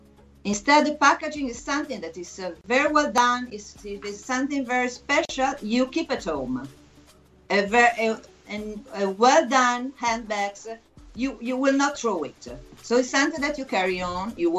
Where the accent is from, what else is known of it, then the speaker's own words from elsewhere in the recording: Vicenza, Veneto, Italy; I was born in a region in Veneto and in Vicenza, particularly, which is my hometown